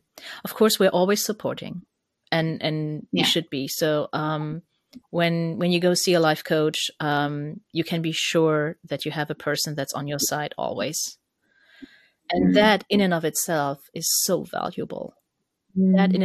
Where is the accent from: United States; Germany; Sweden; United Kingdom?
Germany; accent: German; English is a second language; Sorry, truths or not. My German accent.